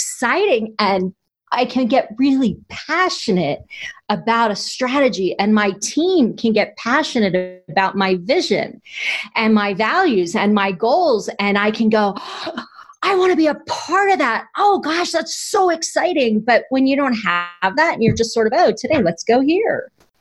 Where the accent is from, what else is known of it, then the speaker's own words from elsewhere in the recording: New Jersey, United States; now in Hawaii, United States; But I grew up in New Jersey. And so, you know, there's a certain amount of East Coast way of speaking and doing that can be a little different for the rest of us. Now that I've spent 14 years in Hawaii